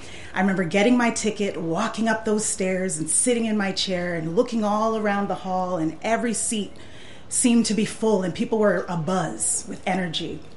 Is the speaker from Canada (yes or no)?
no; United States; I'm American, but I'm also Haitian.